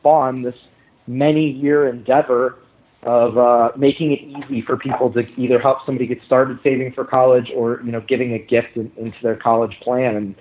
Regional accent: Midwest, United States; So I grew up in the Midwest, met my now wife, and we've been together

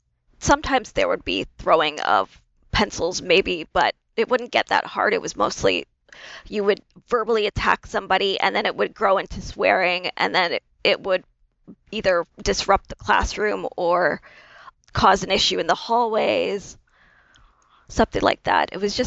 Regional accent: Ontario, Canada; In Ontario, Canada. I was a kid that was bullied a lot as a kid, but I think it was just because I was so different. Like I was biracial

